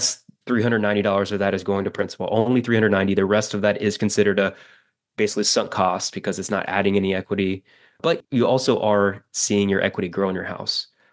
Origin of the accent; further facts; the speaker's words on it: Ohio, United States; I came from Ohio, but not Cleveland.